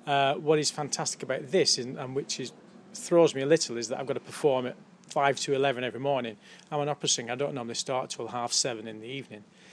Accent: North West England, United Kingdom; also born or lived in Italy; I came from Lancashire

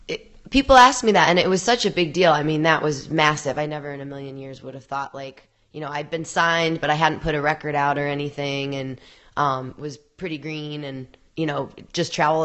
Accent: Midwest, United States; I think Midwesterners, where I grew up from in the United States

